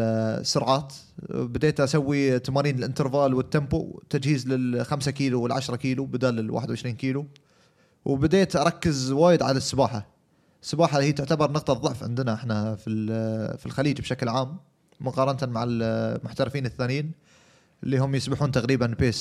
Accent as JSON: {"language": "Arabic", "country": "Qatar", "said": "ان شاء الله اني امثل بلادي قطر في اكبر المحافل"}